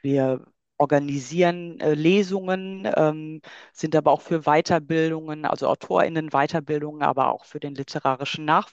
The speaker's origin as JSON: {"language": "German", "town": "Hagen", "region": "North Rhine-Westphalia", "country": "Germany", "tie": "born or raised there", "said": "Kunstquartier in meiner Heimatstadt in Hagen."}